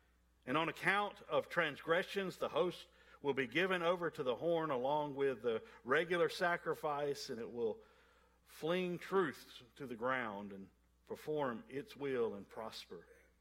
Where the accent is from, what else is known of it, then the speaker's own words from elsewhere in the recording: Alabama, United States; Now, I am from South Alabama, and so y'all excuse my pronunciation of the names to come.